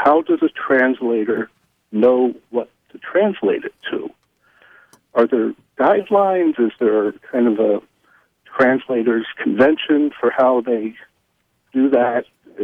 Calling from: Milwaukee, Wisconsin, United States; I'm calling from Milwaukee.

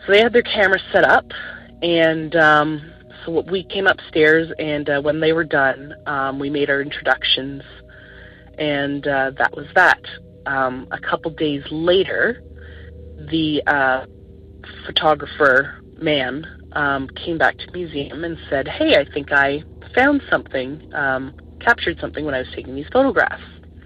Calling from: Ontario, Canada; I'm calling from the Ottawa Valley in Ontario, Canada.

